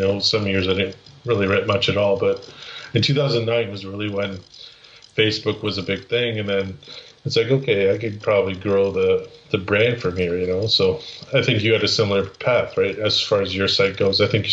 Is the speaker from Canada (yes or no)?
yes; Canada; as a Canadian, people always think you like